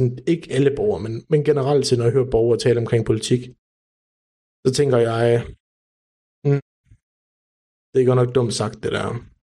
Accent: Aalborg, North Denmark Region, Denmark; i Aalborg, hvor jeg voksede op

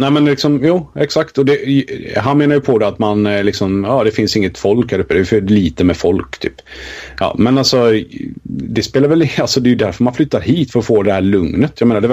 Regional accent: Kungälv, Västra Götaland County, Sweden; Jag är uppväxt i Kungälv, jag har bott där i 20-22 år utav mitt liv, och jag har alltid haft nära till storstad och allt för det.

